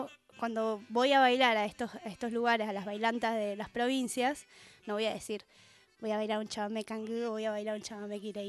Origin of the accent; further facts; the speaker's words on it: Misiones, Argentina; soy de Misiones. Y bueno, allá en Misiones tenemos mucha influencia de otras danzas que nos hacen bailar de una manera diferente